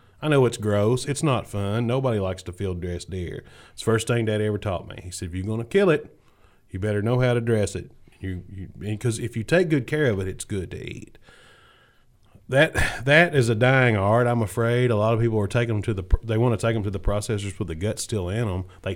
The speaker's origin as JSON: {"language": "English", "region": "Kentucky", "country": "United States", "said": "It's just, I'm Catholic and I'm from Western Kentucky. That's what I do, you know. Well, to all my Lexington buddies, I'm from Western Kentucky."}